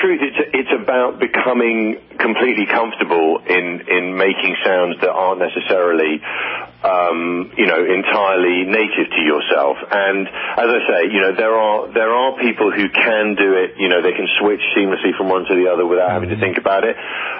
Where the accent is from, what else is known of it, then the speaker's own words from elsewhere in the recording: United Kingdom; I mean, I'm currently playing a British character, but I am British, but I've also played Americans.